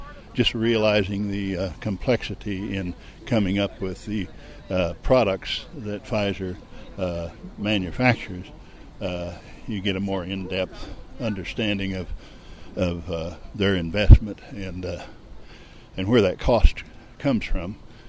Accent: Dighton, Kansas, United States; I'm from Dighton, Kansas. That's about 100 miles in from Colorado.

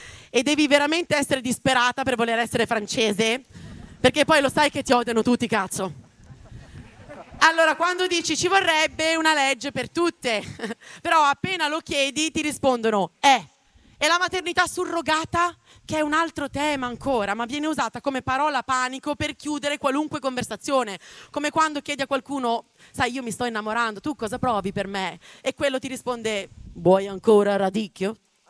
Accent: Venice, Veneto, Italy; Ma solo perché sono di Venezia, è per quello.

